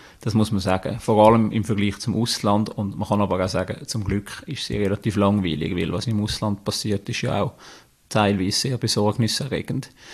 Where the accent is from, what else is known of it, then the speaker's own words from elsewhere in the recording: Zurich, Switzerland; am rechten Zürichseeufer, wo ich aufgewachsen bin.